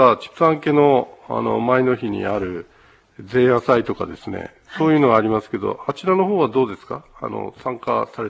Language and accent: Japanese; Nibutani, Hokkaido, Japan; 地元だとね、ちょうど敬老の日がお祭りやってたんですよ、昔ね。